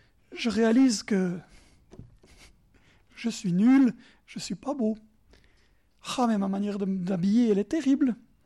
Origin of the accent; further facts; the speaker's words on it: Bern, Switzerland; accent: Bernese Jura; Il est beau mon accent. J'entends un raisonnement. Quelqu'un m'a dit avant que j'avais un bel accent du Jura bernois.